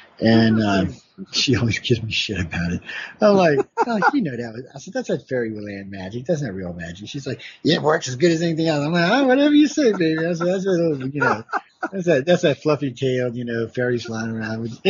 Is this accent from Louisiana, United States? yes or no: yes; New Orleans, Louisiana, United States; Maybe because I grew up in New Orleans. Maybe I grew up in a witchy family.